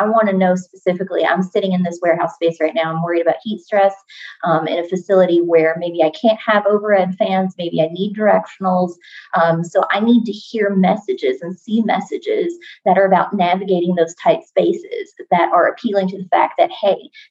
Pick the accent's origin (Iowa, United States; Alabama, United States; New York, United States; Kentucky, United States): Kentucky, United States; So I can say that I am a Kentucky native. That's going to be important in just a second. So I was born and raised in Rockcastle County, Kentucky, sort of southeastern Kentucky.